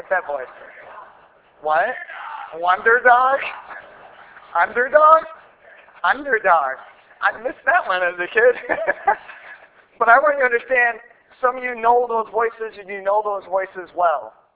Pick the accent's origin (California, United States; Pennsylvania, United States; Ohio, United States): Ohio, United States; Wapakoneta; He was born and raised in Wapakoneta, Ohio, which is where I'm from. That's where my parents live.